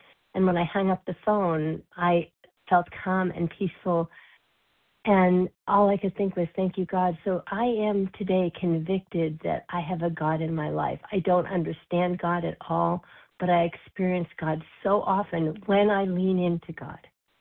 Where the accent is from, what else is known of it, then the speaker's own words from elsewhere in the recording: California, United States; from California, recovered compulsive overeater.